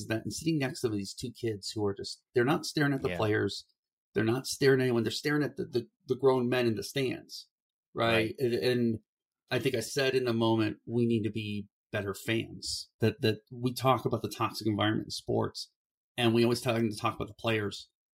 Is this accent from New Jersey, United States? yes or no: no; Cleveland, Ohio, United States; for those who don't know, I'm from Cleveland. I'm a big Guardians fan